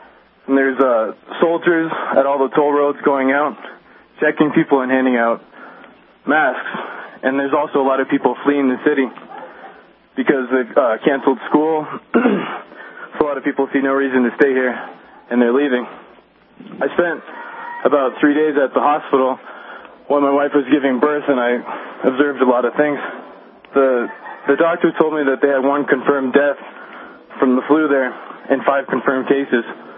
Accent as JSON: {"language": "English", "country": "Canada", "lives_now": "Mexico City, Mexico", "said": "I'm Canadian, but I spent a lot of time in America."}